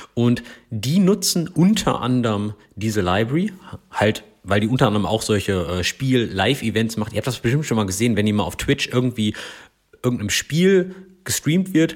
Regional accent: North Rhine-Westphalia, Germany; Ich komme aus dem Ruhrgebiet, da ist das halt angeboren.

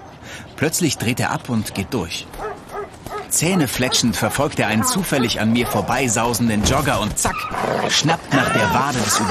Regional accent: Hamburg, Germany; zu meiner Großmutter in meine alte Heimat in den Norden Hamburgs

